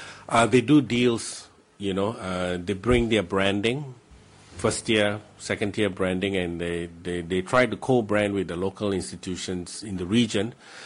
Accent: Singapore; because I come from Singapore and there's a lot of that happening in Singapore

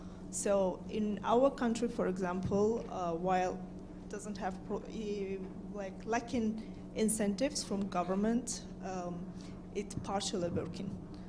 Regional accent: Azerbaijan; I'm actually from Azerbaijan, working at the Ministry of Education.

